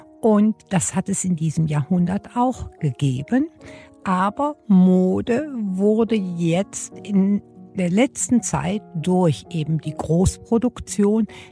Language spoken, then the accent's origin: German; Düsseldorf, North Rhine-Westphalia, Germany; born there; Ich bin in Düsseldorf geboren und zwar an der berühmten Königsallee.